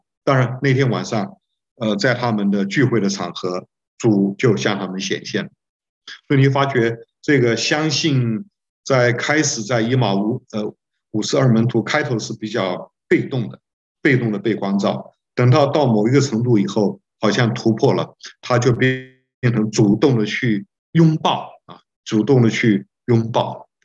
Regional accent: Zhongli, Taoyuan, Taiwan; 我小的时候住在中立，那时候有宣教士在那边传福音啊

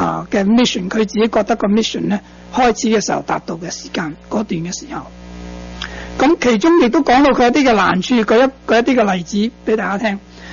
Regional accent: China; 我们中国人熟悉的第一个到我们中国传福音的是这个的基督教的

